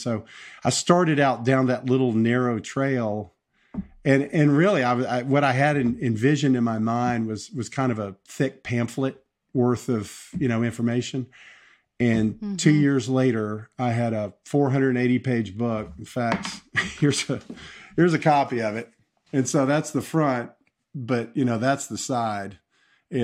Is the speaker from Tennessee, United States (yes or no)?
yes; Tennessee, United States; I grew up down here in the South, grew up in Tennessee, and just had a normal kind of middle class, you know, upbringing.